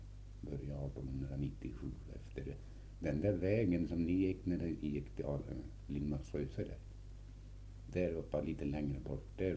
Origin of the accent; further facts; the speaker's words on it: Hedvigsfors, Sweden; born there; Ja, det är 1888, den 5 januari. Och jag är född på Hedvigsfors, strax hit om Hedvigsfors i en gård. Från sådär långt upp i skogen, mitt emot den här bruksgården.